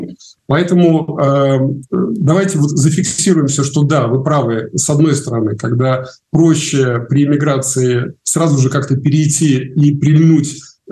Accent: Belarus; подождите, мы из Беларуси

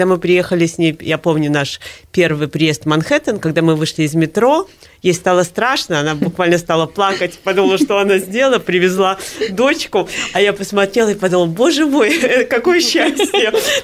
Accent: Minsk, Belarus; moved away as an adult; now in New York, United States; Я родилась в Минске. В 72-м году и закончила здесь школу имени Ахремчика. И в 93-м году переехала в Нью-Йорк и с тех пор там живу.

